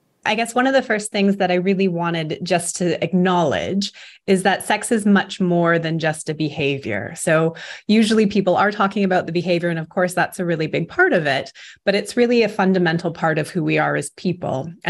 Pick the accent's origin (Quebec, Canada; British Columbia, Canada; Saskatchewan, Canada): British Columbia, Canada; Vancouver; now in United Kingdom; I'm a lecturer in sexual health over in England, but I am from Vancouver originally. So I've been now in the UK for about 4.5 years.